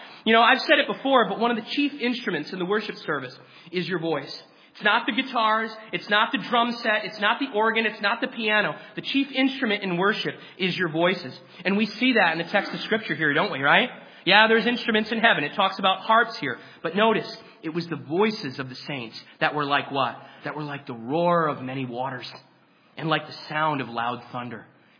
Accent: the North, United States; I'm from the North. I'm a Yankee, you know what I mean, whatever.

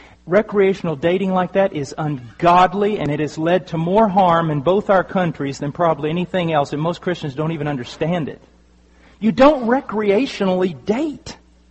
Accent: United States; I'm American, okay? I speak too straight sometimes.

